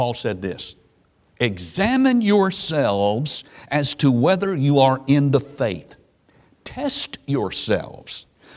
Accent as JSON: {"language": "English", "region": "the South", "country": "United States", "said": "I'm from the South, by the way, so I can pick on us a little bit. Especially growing up in the South where the gospel is all around us."}